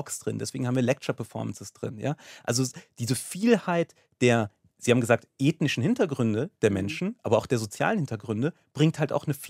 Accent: Munich, Bavaria, Germany; Da möchte ich auch als Münchner dann auch sagen

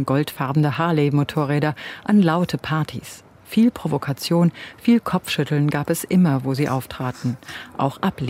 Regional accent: Rheda-Wiedenbrück, North Rhine-Westphalia, Germany; Ich bin unterwegs in Reda, einer der Ortsteile von Reda Wiedenbrück. Das ist mein Heimatort, aber seit 35 Jahren komme ich nur sporadisch hierher.

